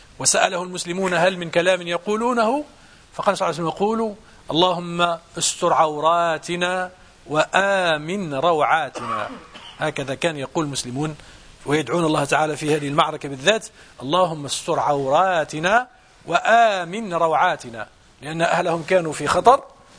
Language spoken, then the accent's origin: Arabic; Tangier, Tanger-Tetouan-Al Hoceima, Morocco; رأيت مرة بأم عيني خيمة عظيمة ضربت أمام إحدى المساجد عندنا في المغرب